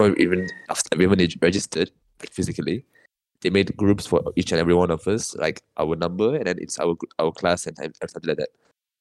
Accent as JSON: {"language": "English", "region": "Johor", "country": "Malaysia", "said": "Not that Johorians are not kind. I'm Johorian, right? So when I went there, when I told them that I was from Johor"}